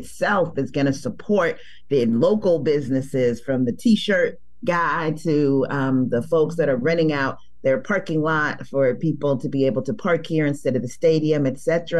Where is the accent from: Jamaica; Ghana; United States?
Ghana; Yeah, you know, I'm from Ghana originally